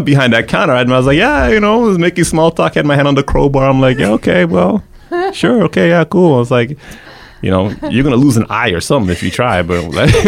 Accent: Toronto, Ontario, Canada; if you're a black guy growing up in Toronto, you know that I go to a club, might get shot

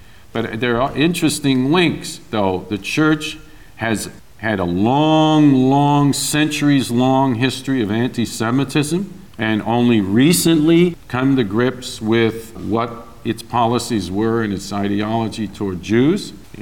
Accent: Brooklyn, New York, United States; I grew up in Brooklyn, but that's the first place I went to see a game, and I was hooked.

